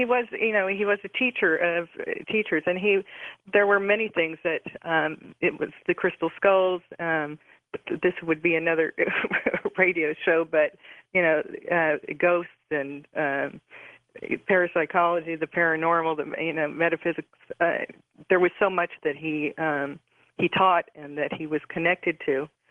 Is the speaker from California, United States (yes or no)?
yes; San Pablo, California, United States; born there; I was born in San Pablo, California.